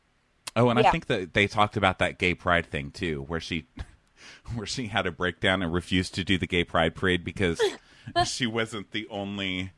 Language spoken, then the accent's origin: English; Texas, United States; I'm the worst with that, I'm from Texas, sorry.